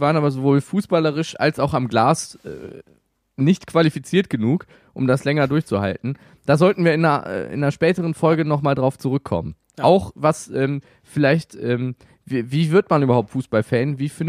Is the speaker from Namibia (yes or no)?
no; North Rhine-Westphalia, Germany; ich komme aus dem Rheinland, ja.